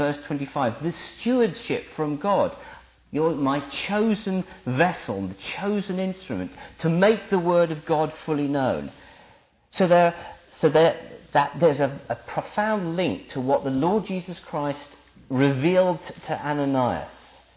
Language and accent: English; United Kingdom; We're British, and that means that we're, I guess, a bit shy.